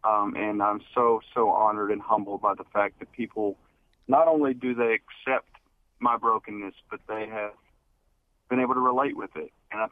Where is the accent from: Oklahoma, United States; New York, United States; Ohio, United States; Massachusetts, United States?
Ohio, United States; Dayton; Yeah, so I grew up there in Dayton, Ohio. I grew up in a Christian home.